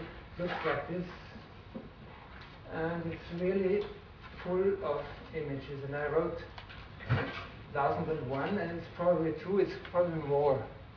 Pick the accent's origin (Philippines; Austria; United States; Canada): Austria; Vienna; I'm also from Vienna.